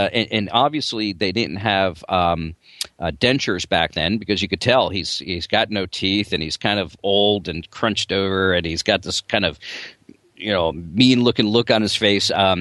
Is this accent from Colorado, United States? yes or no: no; New Jersey, United States; accent: Jersey; there's my Jersey accent again.